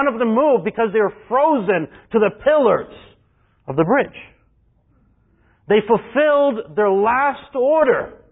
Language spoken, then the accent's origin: English; Texas, United States; I mean, we're from Texas, and we remember, we're in San Antonio. So we know the Alamo.